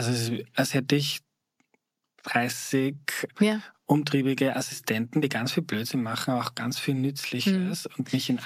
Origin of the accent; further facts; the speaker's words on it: Vienna, Austria; aber ich komme aus Wien